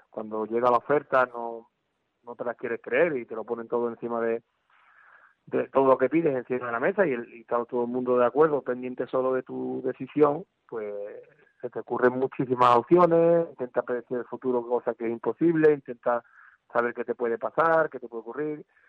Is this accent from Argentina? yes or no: no; Spain; moved away; En este caso yo vengo de España